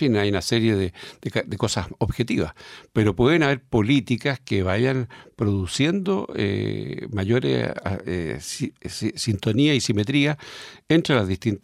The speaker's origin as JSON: {"language": "Spanish", "region": "Los Ríos", "country": "Chile", "said": "yo, como digo, vengo de Los Ríos, una región nueva también"}